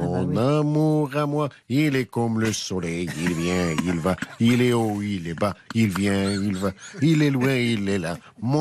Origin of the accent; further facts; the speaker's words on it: Constantine, Constantine Province, Algeria; Parce que chez nous, à Constantine, il y avait une journée que Tata Jamila, elle appelait sa journée du soleil.